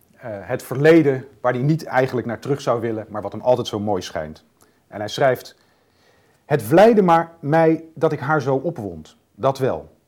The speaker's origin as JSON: {"language": "Dutch", "town": "Zaltbommel", "region": "Gelderland", "country": "Netherlands", "said": "hij was de jongen die kwam uit hetzelfde plaatsje als waar ik vandaan kwam, Zaltbommel. Plaatsje aan de Waal"}